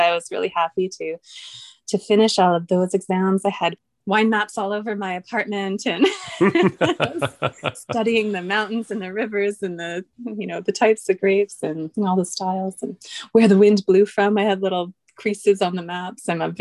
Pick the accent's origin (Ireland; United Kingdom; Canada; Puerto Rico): Canada; Osoyoos, British Columbia; But I grew up in Osoyoos, and my folks are getting older. They're still in Osoyoos